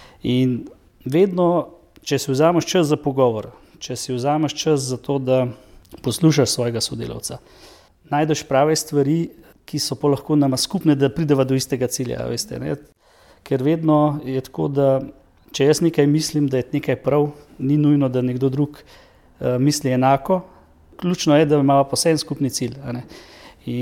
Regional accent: Spodnje Koseze, Central Slovenia, Slovenia; ja prihajam iz Spodnjih Kosez pri Lukovici. To je taka lepa vas, kjer živim s svojo ženo

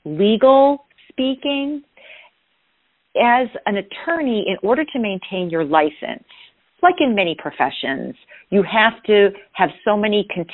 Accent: Peckville, Pennsylvania, United States; And I grew up in Peckville

